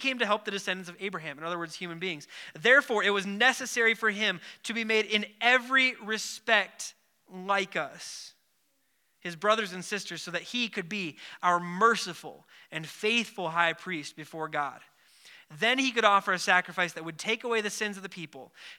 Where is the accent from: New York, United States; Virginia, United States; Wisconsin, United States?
Wisconsin, United States; Wautoma; I said, yeah, I'm from Wautoma, the Christmas tree capital of the world.